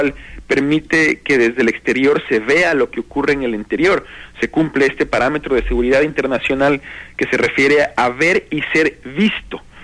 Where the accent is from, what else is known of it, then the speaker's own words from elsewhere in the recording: Quito, Pichincha, Ecuador; como quiteños, señalar lo profundamente orgullosos que estamos por aquello